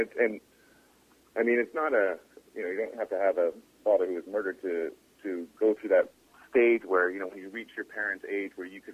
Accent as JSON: {"language": "English", "town": "Windsor", "region": "Ontario", "country": "Canada", "tie": "born or raised there", "said": "I grew up in Windsor, Ontario, which is basically the model for Wanstead."}